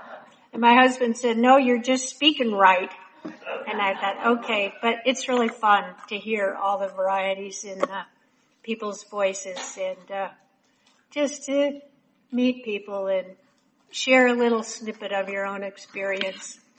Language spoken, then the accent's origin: English; Minnesota, United States; I mean, after all, I grew up in Minnesota. We're pretty rigid up there, Scandinavians.